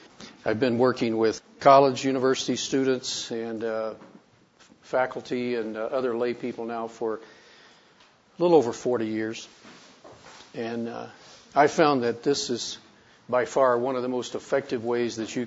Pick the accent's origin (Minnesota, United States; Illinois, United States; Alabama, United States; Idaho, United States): Idaho, United States; Boise; from Boise, Idaho.